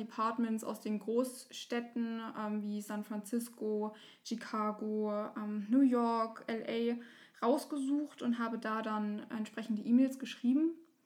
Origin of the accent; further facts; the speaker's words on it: Freyburg, Saxony-Anhalt, Germany; Ich bin 25 Jahre alt. Ich komme aus Freiburg an der Unstrut. Das ist im Burgenlandkreis